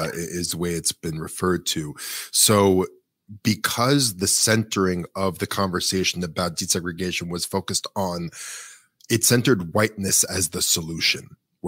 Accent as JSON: {"language": "English", "town": "Brooklyn", "region": "New York", "country": "United States", "tie": "born or raised there", "said": "I grew up in Brooklyn, New York, with relatively wealthy parents."}